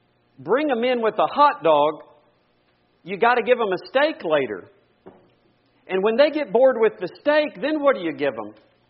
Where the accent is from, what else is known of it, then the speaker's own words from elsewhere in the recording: Texas, United States; I was born and raised in Texas on Bluebell ice cream.